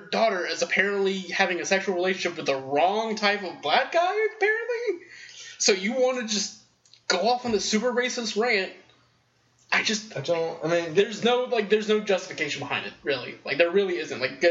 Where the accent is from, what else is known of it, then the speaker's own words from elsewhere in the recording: the South, United States; I mean, I don't want to overgeneralize, but we were both born and raised in the South, and so like stuff like that usually comes from old white men.